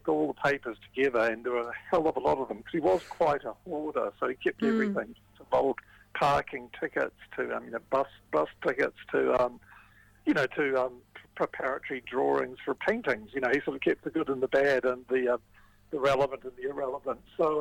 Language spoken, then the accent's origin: English; Auckland, New Zealand; I grew up in Auckland